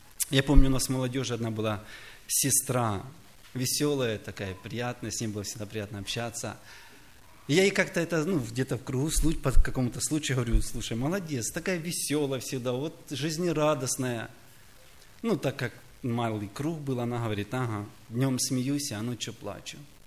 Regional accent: Kharkiv Oblast, Ukraine; я из Украины, Харьковской области, город Мирьева.

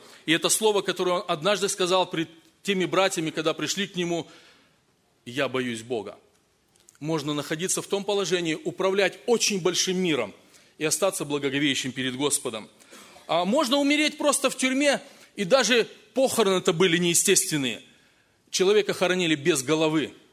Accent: Kazakhstan; also born or lived in Russia; я знаю, сколько я рос в Казахстане, потом в России

